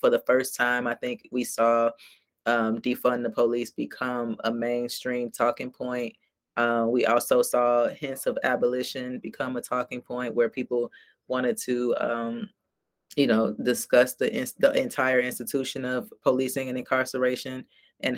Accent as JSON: {"language": "English", "town": "Chicago", "region": "Illinois", "country": "United States", "tie": "born or raised there", "said": "From when I was growing up in North Lawndale to today, my neighborhood looks worse, actually."}